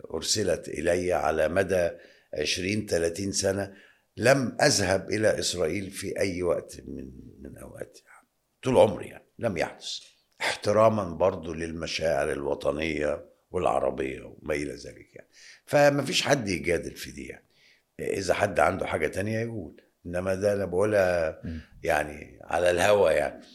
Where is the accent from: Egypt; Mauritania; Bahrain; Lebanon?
Egypt; انا كمواطن مصري وكسياسي